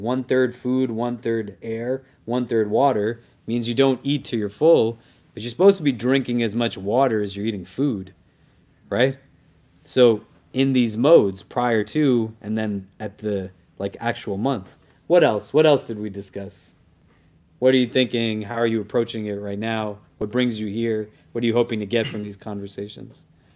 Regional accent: New Jersey, United States; born there; I'm from the United States. I was born in New Jersey.

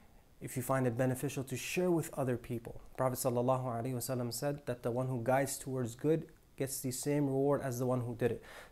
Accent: Canada; growing up in Canada, you know, I went through my own struggles as a Muslim.

